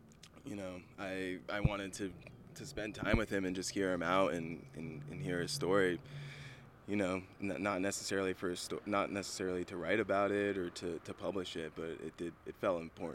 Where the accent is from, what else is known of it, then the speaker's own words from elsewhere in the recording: Connecticut, United States; So I actually grew up in Connecticut.